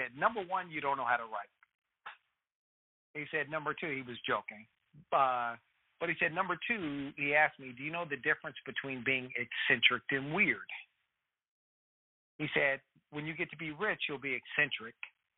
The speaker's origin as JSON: {"language": "English", "town": "Wichita", "region": "Kansas", "country": "United States", "tie": "born or raised there", "said": "I grew up in Wichita, Kansas, and they just gave me certain rules to follow"}